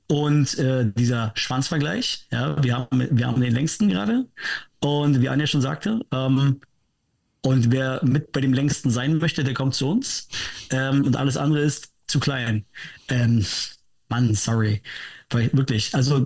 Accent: Karlsruhe, Baden-Württemberg, Germany; Bin aus Karlsruhe

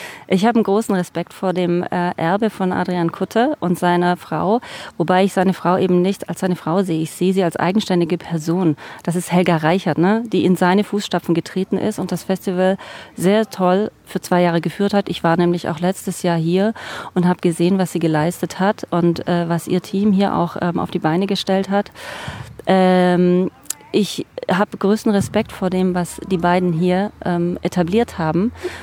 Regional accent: Biberach, Baden-Württemberg, Germany; born there; Ich bin gebürtige Biberacherin.

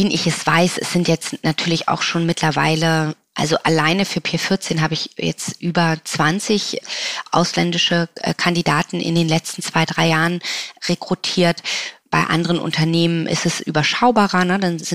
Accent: Germany; now in South Africa; Deutschland wird immer meine Heimat bleiben und ich liebe Deutschland.

